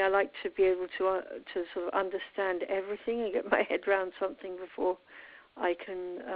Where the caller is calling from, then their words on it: Belle Island, Newfoundland and Labrador, Canada; I'm calling from Newfoundland in Canada, in a place called Belle Island.